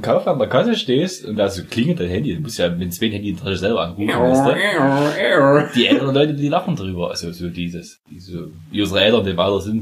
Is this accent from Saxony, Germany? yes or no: yes; Saxony, Germany; Nein, wir kommen aus der Zone aus Sachsen.